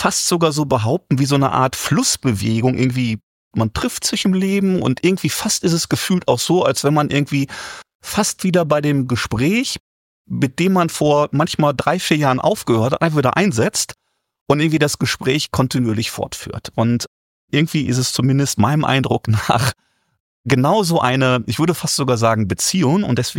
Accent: Essen, North Rhine-Westphalia, Germany; wir kommen beide aus Essen

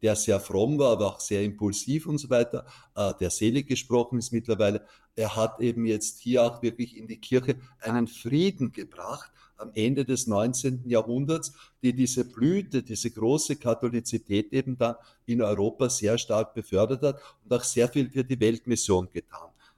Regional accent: Austria; bei uns in Österreich

